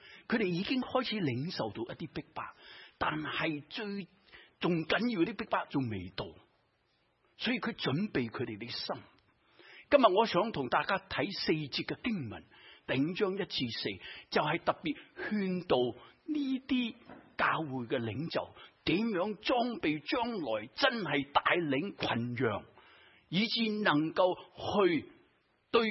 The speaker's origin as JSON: {"language": "Chinese", "country": "China", "said": "我们中国人说时势做英雄，对我来说这些不是英雄"}